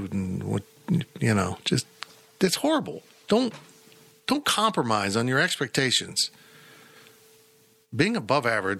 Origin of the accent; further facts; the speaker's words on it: Kansas, United States; When I was in Vegas, a waiter came up to me and goes, hey, where are you from? I said, Kansas.